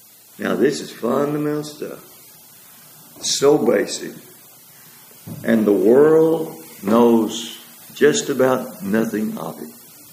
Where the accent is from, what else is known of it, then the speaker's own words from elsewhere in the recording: Richland Hills, Texas, United States; In one of the largest, it used to be called Richland Hills. I grew up in Richland Hills.